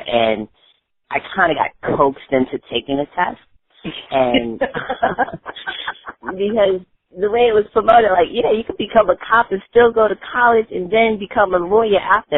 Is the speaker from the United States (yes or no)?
yes; New York City, New York, United States; And, you know, growing up in East New York, now, you know, from East New York to Bushwick, if you have a car, it's nothing.